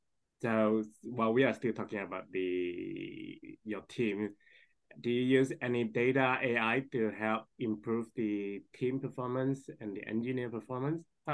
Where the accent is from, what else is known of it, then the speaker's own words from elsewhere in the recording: Malaysia; now in Australia; I mean, I come from Asia, Malaysia, so I know how horrible this traffic can be.